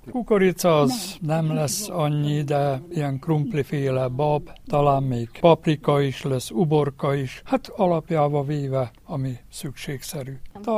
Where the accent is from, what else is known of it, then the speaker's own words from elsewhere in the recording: Markóc, Baranya, Hungary; Egész, itt is születtem.